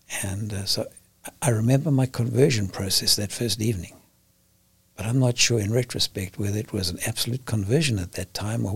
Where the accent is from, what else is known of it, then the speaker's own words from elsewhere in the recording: Durban, KwaZulu-Natal, South Africa; also born or lived in Johannesburg; And I moved to Johannesburg, which is a major city, business city, from my hometown, Durban, which is about 500 or 600 miles away.